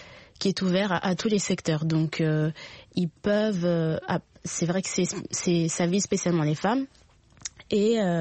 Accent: Paris, Île-de-France, France; moi je viens de Paris et c'est vrai que c'est un fief.

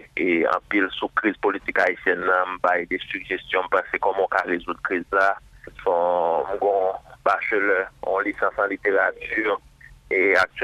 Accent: Haiti; façon que nous Haïti en tant qu'Haïtien, l'autre monde même sur Haïti, c'est dangereux, on ne peut pas voir Haïti comme ça.

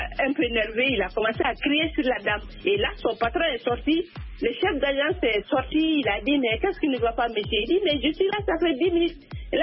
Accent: DR Congo; J'ai un passeport du pays. Je suis congolaise

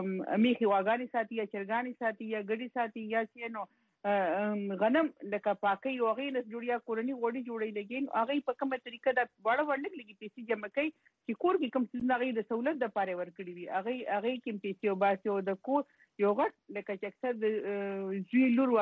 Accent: Khost, Afghanistan; د خوست نه یم

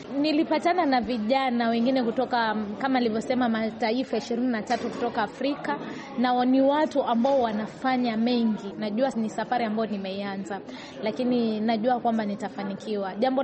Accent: Kilifi County, Kenya; born there; nimezaliwa Kilifi County

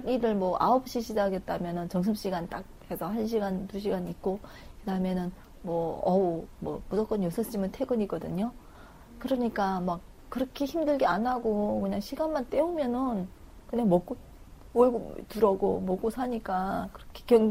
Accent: North Korea; now in South Korea; 제가 이북에서 왔습니다.

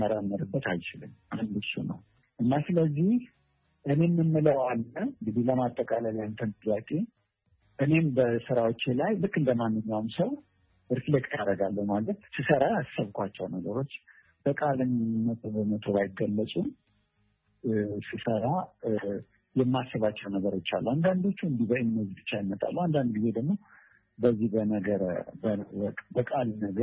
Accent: Jiru, Amhara, Ethiopia; እኔ ያው ሰሜን ሸዋ አካባቢ በአጠቃላይ አካባቢ ጅሩ በሚል የሚታወቀው የተወለድኩበት ከተማ ነዋሪ ነው እና ነዋሪ ማለት አነስተኛ የገጠር ከተማ ነች

